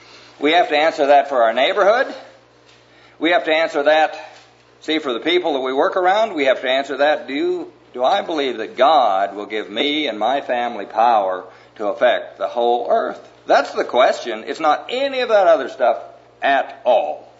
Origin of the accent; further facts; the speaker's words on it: Knoxville, Iowa, United States; I was raised in Knoxville, Iowa